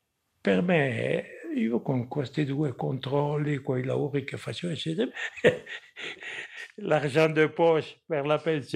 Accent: Switzerland; Ho accettato perché sono svizzero

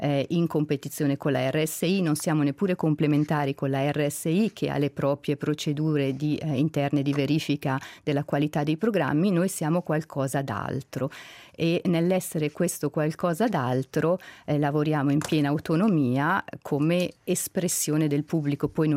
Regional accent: Ticino, Switzerland; now in Chur, Switzerland; Io ho studiato a Zurigo germanistica e lettere italiane, sono nata e cresciuta in Ticino, ma attualmente risiedo a Coira, nei Grigioni.

